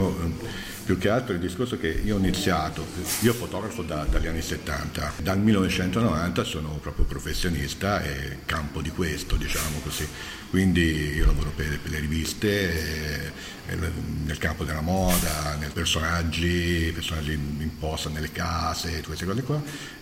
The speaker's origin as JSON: {"language": "Italian", "town": "Livorno", "region": "Tuscany", "country": "Italy", "said": "perché sono di Livorno, insomma. E quindi io abito da molti anni fuori."}